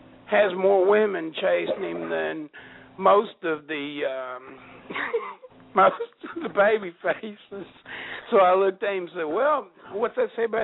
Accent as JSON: {"language": "English", "region": "Kentucky", "country": "United States", "said": "I'm from Kentucky, but I didn't fall off the turnip truck yesterday, buddy."}